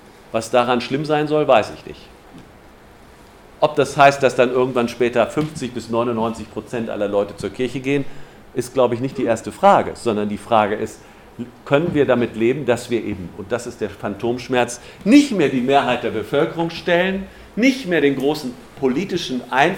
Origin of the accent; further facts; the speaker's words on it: Northern Germany, Germany; Ich komme aus Norddeutschland, das nennt man Diaspora.